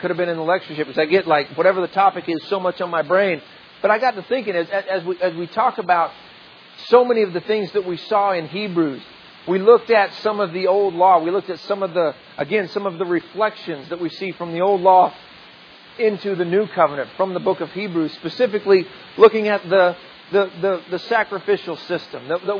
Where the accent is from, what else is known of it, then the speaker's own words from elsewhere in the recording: Oklahoma, United States; our family, like, you know, you all know, we come from Oklahoma.